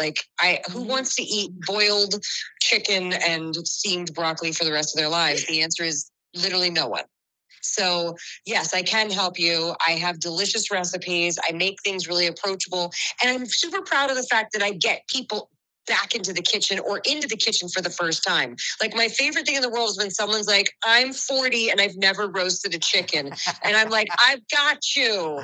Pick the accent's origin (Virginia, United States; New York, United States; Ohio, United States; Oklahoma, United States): Virginia, United States; I'm from the South, from Virginia, and I'm half Italian as well